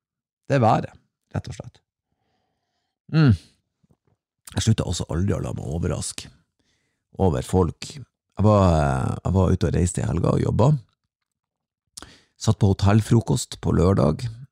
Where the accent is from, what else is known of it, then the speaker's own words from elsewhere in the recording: Bodø, Nordland, Norway; Så jeg hadde en helg her hjemme i Bodøbyen. Og nå til helga, så skal jeg altså være hjemme i byen min og henge med folk.